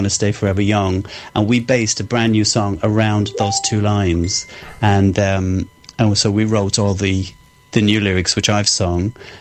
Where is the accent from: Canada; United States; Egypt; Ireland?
Ireland; southeast; now in London, United Kingdom; I'm from Ireland, yeah. Sunny southeast.